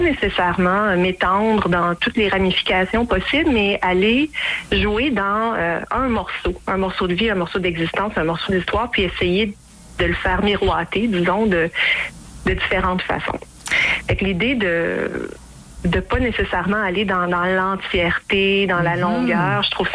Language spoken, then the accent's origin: French; Sherbrooke, Quebec, Canada; Oui, je suis originaire de l'Estrie. Je suis née à Sherbrooke.